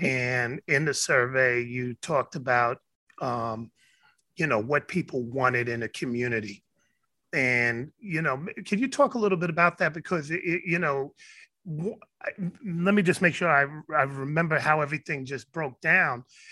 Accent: Soundview, New York, United States; She's from the South Bronx, my old stomping grounds. I'm from Soundview. She's from Hunts Point.

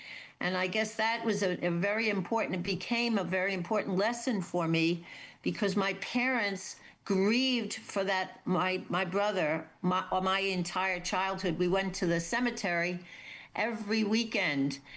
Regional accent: New York City, New York, United States; born there; Well, I was born in New York, in the Bronx in New York.

